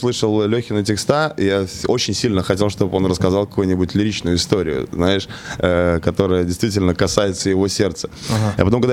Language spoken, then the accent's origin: Russian; Ural, Russia; Да, потому что я с Урала родом, и для меня важно хранить эту атмосферу Урала